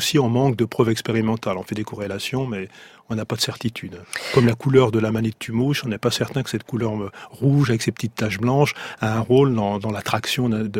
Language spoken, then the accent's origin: French; Grand Est, France; En tant que Lorrain, je vais aller plutôt dans les Vosges